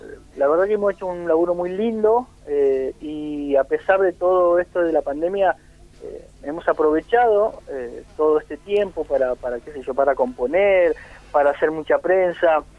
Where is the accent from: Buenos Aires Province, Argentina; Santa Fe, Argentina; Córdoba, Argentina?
Buenos Aires Province, Argentina; General Villegas; now in Mar del Plata, Argentina; Yo soy de allá, de la provincia de Buenos Aires, General Villegas.